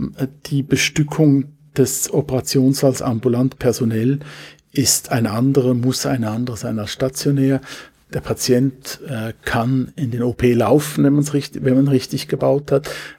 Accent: Switzerland; Ich bin auch Schweizer, also auch wenn ich Deutsch, Hochdeutsch sprechen kann, mit nicht so starkem Akzent, bin ich Schweizer, war immer Schweizer.

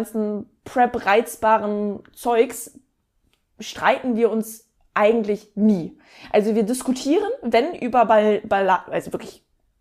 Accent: Lübeck, Schleswig-Holstein, Germany; now in Hamburg, Germany; Richtung Lübeck, wo auch meine Heimat natürlich ist.

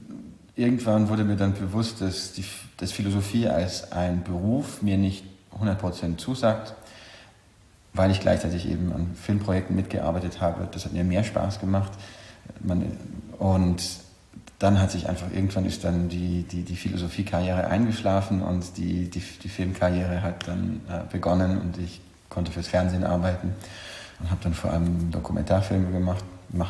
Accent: Bolzano, Trentino-Alto Adige, Italy; moved away as an adult; also born or lived in Paris; now in Honfleur, France; Ursprünglich komme ich aus Südtirol, aus Bozen. Und ich bin in Frankreich, ich war, glaube ich, 25, als ich nach Frankreich gezogen bin, und bin da auch nicht mehr weg. Zunächst 20 Jahre in Paris und dann seit nun 2,5 Jahren ungefähr hier in der Normandie, in Honfleur

